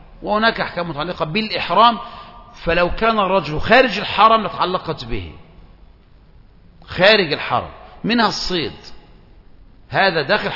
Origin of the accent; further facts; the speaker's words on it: Kafr El Sheikh, Kafr El Sheikh Governorate, Egypt; أنا من كفر الشيخ وقع مني 100 جنيه في طنطا